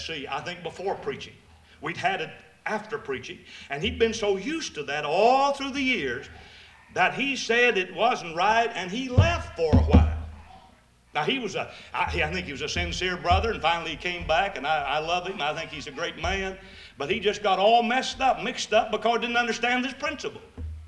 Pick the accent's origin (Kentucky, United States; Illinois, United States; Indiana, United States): Kentucky, United States; Where I grew up in Eastern Kentucky, we'd always borrow Uncle Frank's hat.